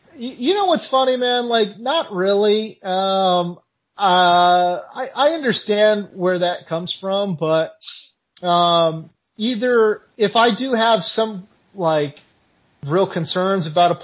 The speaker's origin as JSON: {"language": "English", "region": "California", "country": "United States", "said": "Like, don't get me wrong, I'm from California, so I love In-N-Out"}